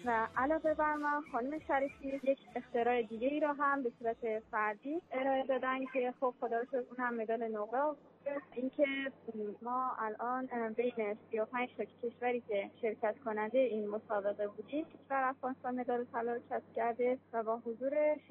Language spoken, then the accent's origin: Persian; Mashhad, Razavi Khorasan, Iran; از مشهد، اصالتاً از بامیان هستم.